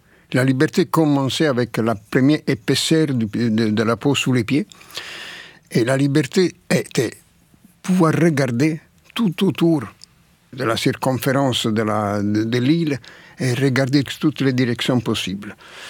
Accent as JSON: {"language": "French", "town": "Naples", "region": "Campania", "country": "Italy", "tie": "born there", "said": "Moi, je suis né à Naples. Mais dans des ruelles de Naples, où il n'y avait pas de vue de la mer."}